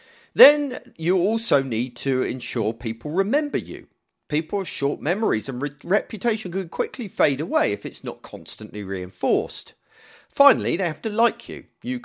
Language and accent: English; United Kingdom; Might be because I'm British.